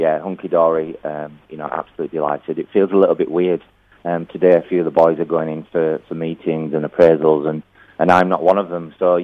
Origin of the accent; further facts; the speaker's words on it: Yorkshire and the Humber, United Kingdom; accent: Yorkshire; If anyone fancies me doing a bit of talking about cricket or listening to my Yorkshire accent on the radio, then yes, of course, I'd love to.